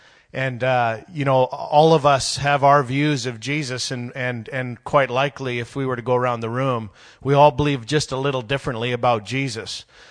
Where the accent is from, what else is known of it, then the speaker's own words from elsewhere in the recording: Canada; now in United States; I'm a Canadian, and I never knew the depth